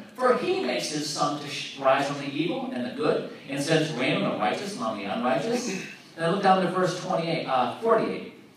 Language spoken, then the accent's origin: English; New England, United States; now in Virginia, United States; No, the reason I ask is I came from New England, and people up there, amen, John Matthew, you say it. In New England, Jesus is not as popular as he is down where I live in Virginia.